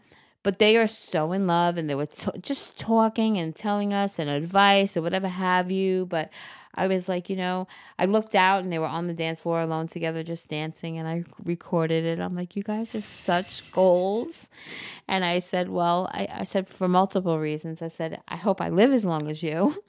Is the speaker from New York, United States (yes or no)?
yes; Long Island, New York, United States; And I'm like, oh, I'm from Long Island. Then I was like, oh, my God, we bonded over Long Island.